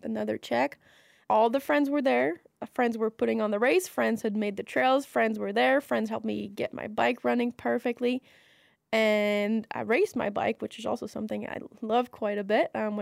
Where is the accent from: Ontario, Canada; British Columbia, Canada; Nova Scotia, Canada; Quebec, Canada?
Quebec, Canada; English is a second language; moved away as an adult; now in Oliver Springs, United States; I say it both ways. It doesn't matter. I'm French-Canadian. I come from Quebec, and I moved down here first in Brevard 3 years ago to go to college